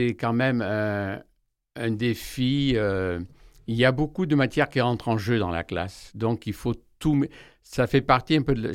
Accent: Bormes-les-Mimosas, Provence-Alpes-Côte d'Azur, France; born there; je suis né à Bormes, oui.

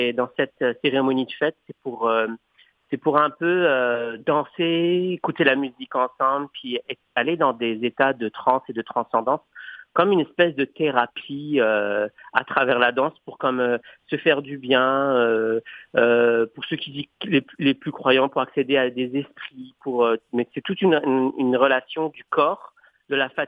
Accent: Morocco; je suis français-marocain et que moi, j'ai grandi dans la culture de la danse au Maroc, où est-ce qu'on danse naturellement à la maison depuis mon plus jeune âge.

